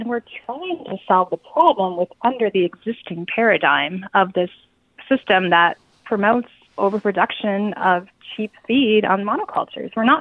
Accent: Great Plains, United States; You know, I come from the Great Plains, and there are places where it's too dry and too rugged to really plant crops

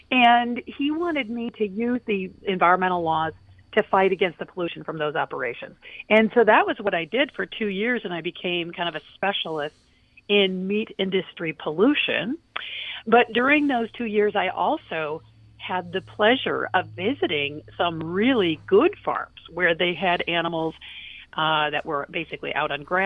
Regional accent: Kalamazoo, Michigan, United States; And then I heard a speech by Bobby Kennedy Jr., actually, in my hometown, Kalamazoo, Michigan.

